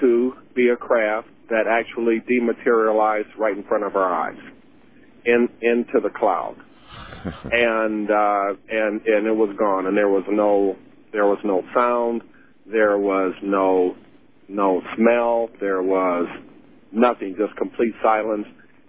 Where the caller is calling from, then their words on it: Mesa, Arizona, United States; I'm calling from Mesa, Arizona.